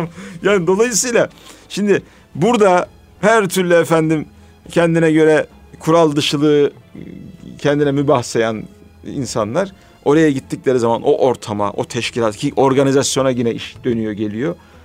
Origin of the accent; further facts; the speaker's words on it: Vezirköprü, Samsun, Turkey; Ben Vezir Köprülüyüm.